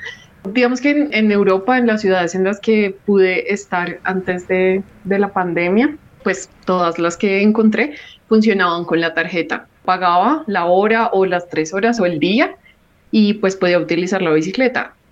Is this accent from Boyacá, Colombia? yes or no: no; Bogotá, Colombia; yo que soy bogotana y he vivido toda mi vida en Bogotá